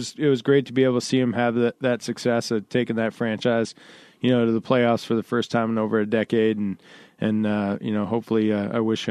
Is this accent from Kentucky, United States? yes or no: no; Minneapolis, Minnesota, United States; I was born and raised in Minneapolis, so this is tropical compared to where I grew up.